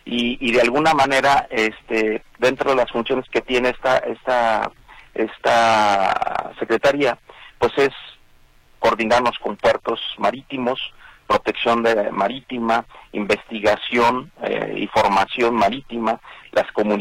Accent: Mexico; para nosotros como mexicanos, la seguridad nacional, la seguridad del interior

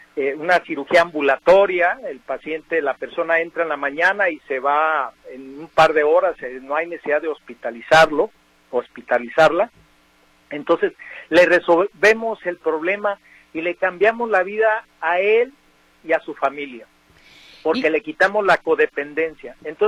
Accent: Jalisco, Mexico; soy de Jalisco

